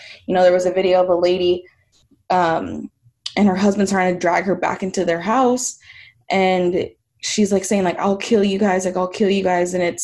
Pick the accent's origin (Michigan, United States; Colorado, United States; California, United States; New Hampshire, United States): California, United States; Bakersfield; So I'm from Bakersfield, California